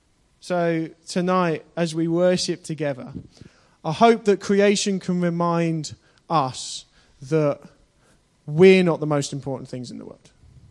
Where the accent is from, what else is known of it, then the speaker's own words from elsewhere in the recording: Chennai, Tamil Nadu, India; born there; won't do the accent, because it makes me sound like I'm canvassing for Plaid Cymru, rather than I was born in Chennai.